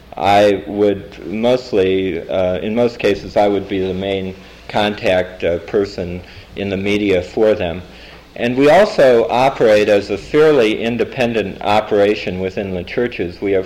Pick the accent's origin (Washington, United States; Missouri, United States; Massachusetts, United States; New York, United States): New York, United States; New York City; And being a New Yorker, as you can imagine, this is quite an unusual experience for me.